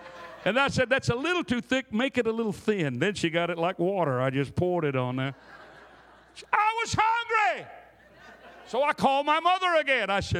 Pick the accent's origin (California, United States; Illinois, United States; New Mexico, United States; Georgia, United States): Georgia, United States; Rome; I'm from Rome, Georgia.